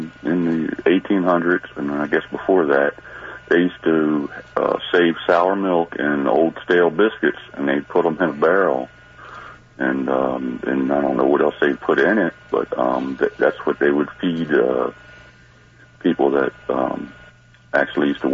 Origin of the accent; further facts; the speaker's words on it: United States; I grew up down near White Island on the Eastern Shore.